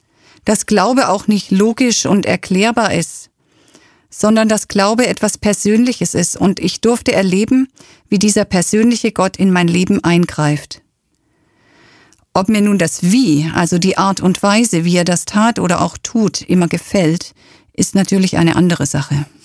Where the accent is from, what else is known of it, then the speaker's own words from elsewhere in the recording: South East England, United Kingdom; now in Germany; Wir fliegen mit der ganzen Familie nach England und ich freue mich, dass ich Ihnen endlich meine alte Heimat, die Isle of Wight, zeigen kann.